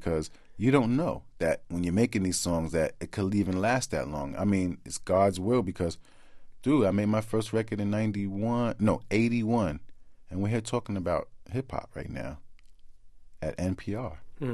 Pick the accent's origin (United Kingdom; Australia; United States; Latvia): United States; Queensbridge, New York; And, you know, it made a difference for me because, all right, I'm from Queensbridge. It was a rough ride